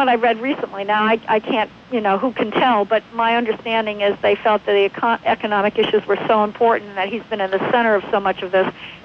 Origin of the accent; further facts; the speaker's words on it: Illinois, United States; You know, I'm from Illinois, and I've been watching this very closely.